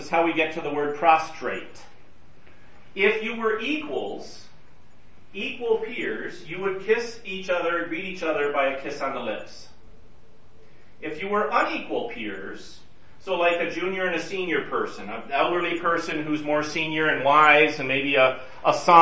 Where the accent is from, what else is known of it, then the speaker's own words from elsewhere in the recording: United States; I'm an American and I'm a man, I don't do that.